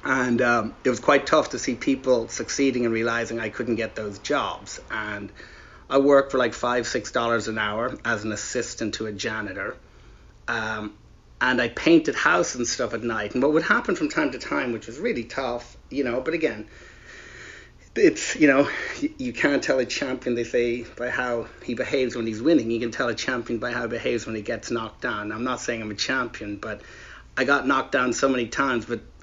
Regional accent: Ireland; moved away as an adult; I decided I was going to go off to work in England. So being Irish there was actually really bad at the time.

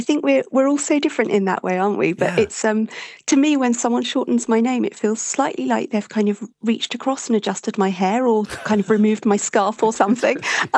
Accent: England, United Kingdom; also born or lived in Australia; Yes, I'm from England, although when I was six, I moved to Australia for a couple of years because of my father's work. But I have spent the rest of my life in England, and I live just outside London with my husband

